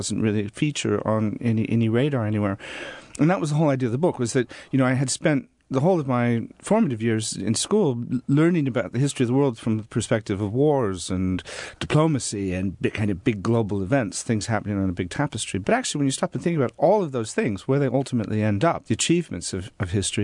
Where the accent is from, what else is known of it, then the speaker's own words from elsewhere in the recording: Des Moines, Iowa, United States; now in England, United Kingdom; You know, I grew up in Des Moines, Iowa. We had salt and pepper on the table. I live in England now.